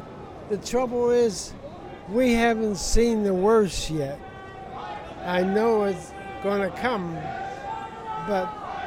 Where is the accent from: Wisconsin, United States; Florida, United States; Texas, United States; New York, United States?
Florida, United States; The dead end of USA. It was sea level and lowest vibrations on Earth. I came from Florida.